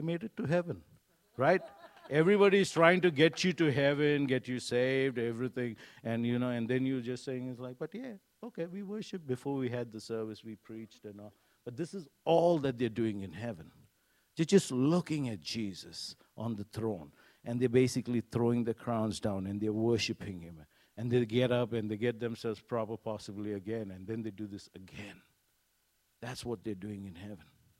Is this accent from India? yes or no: yes; India; now in United States; I came from India and I went to a football game in Oklahoma.